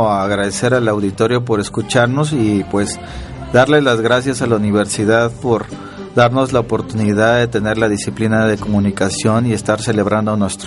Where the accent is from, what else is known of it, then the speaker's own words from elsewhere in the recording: Puebla, Mexico; de donde soy, de Puebla.